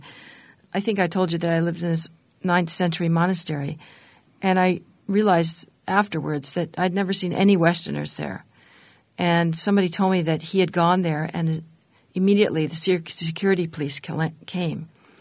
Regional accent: San Francisco, California, United States; I was raised in the 60s and just across Golden Gate Park from the Haight-Ashbury

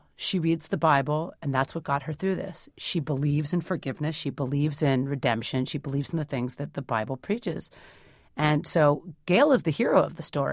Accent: San Francisco, California, United States; now in New York, United States; Where I'm from San Francisco and I live in New York. So where I'm from, we don't consider these issues.

